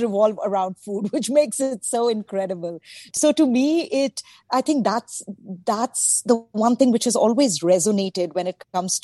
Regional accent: Ranchi, Jharkhand, India; also born or lived in Punjab; In India, actually in Eastern India. I was born in Punjab, but grew up in Eastern India in a small town called Ranchi.

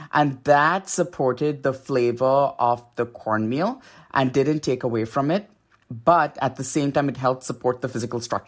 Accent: India; jaggery, which is something that I grew up in India eating.

